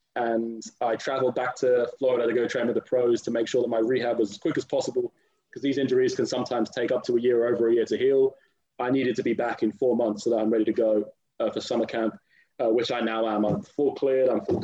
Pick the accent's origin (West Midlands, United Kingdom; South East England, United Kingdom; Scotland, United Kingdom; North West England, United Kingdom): South East England, United Kingdom; Milton Keynes; also born or lived in Essex; So I'm from the UK. I'm from Milton Keynes, nice area in the middle of the country. Spent a lot of time in Essex also.